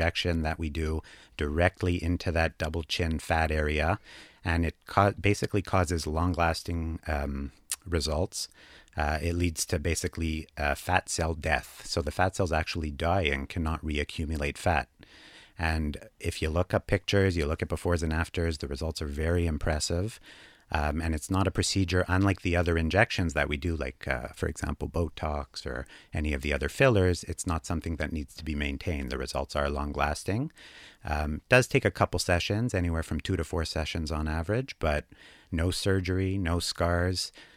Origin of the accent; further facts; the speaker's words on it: Montreal, Quebec, Canada; I graduated from McGill University in 2014. So recent graduate. I'm from Montreal. So did my training here.